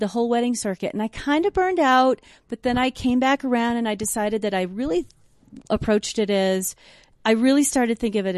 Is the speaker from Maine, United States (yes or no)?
yes; Maine, United States; Most of the time, and I'm from Maine.